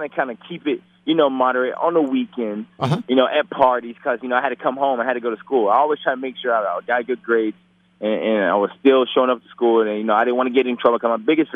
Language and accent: English; Tennessee, United States; You know, you got to think, we grew up in Tennessee.